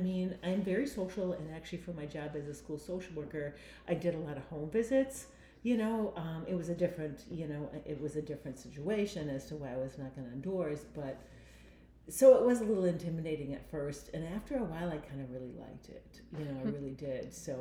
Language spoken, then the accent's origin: English; Minnesota, United States; I actually am from Minnesota.